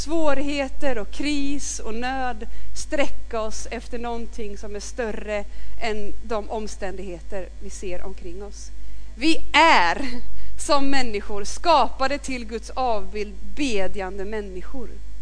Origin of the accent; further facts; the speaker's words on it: Norrköping, Östergötland, Sweden; Jag kommer inte från Donsö som det lät, utan jag kommer ifrån Norrköping från början. Och det är nästan svårt att säga det utan att det hörs. Norrköping kommer jag ifrån.